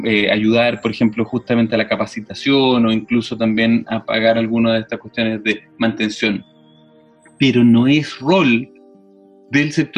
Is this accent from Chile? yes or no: yes; Chile; también somos los chilenos de alguna forma culpables para bien